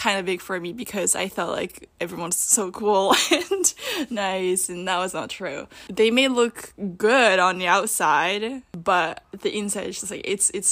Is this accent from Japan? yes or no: yes; Japan; I feel like me growing up in Japan as a Japanese person without any influences of like foreign culture